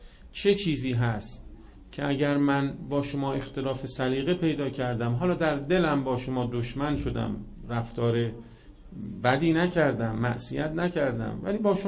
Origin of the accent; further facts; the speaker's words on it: Iran; به لحاظ مثلا اینکه ما ایرانی هستیم